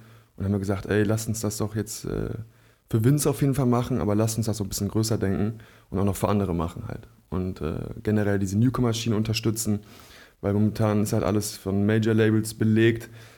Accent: Cologne, North Rhine-Westphalia, Germany; now in Bonn, Germany; Ich komme aus Köln, ja. Ich bin 96 in Köln geboren und bin dann mit 12, 13 hier rüber, Familie auch, ja.

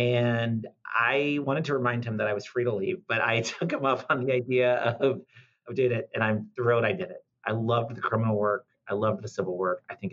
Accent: Florida, United States; I'm from Florida, and the winters in D.C. always got me a little tired.

